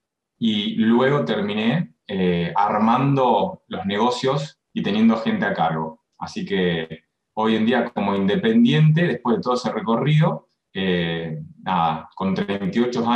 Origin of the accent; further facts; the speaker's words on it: Rosario, Santa Fe, Argentina; yo soy de acá de Rosario, de Argentina.